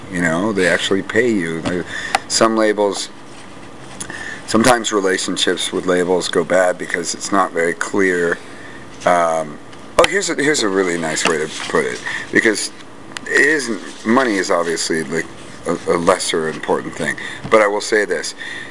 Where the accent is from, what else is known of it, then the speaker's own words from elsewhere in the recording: California, United States; It's weird for me because I'm from the Bay Area.